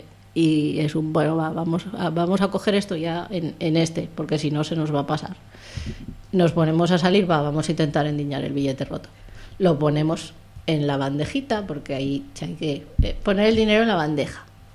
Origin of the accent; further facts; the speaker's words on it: Spain; Como buena española de billete pegado con un celo